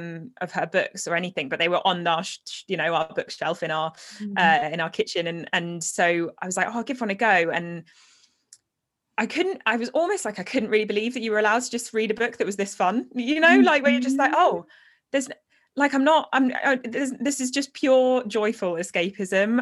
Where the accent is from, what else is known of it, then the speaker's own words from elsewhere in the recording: England, United Kingdom; I am an author from England.